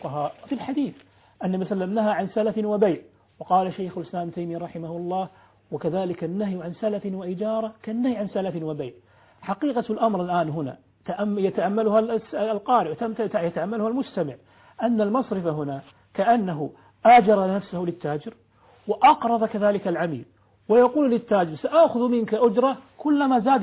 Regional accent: Kuwait

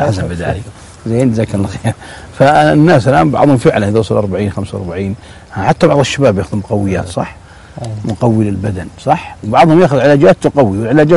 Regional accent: Mecca, Makkah Province, Saudi Arabia; وحنا من مكة وحنا صغار

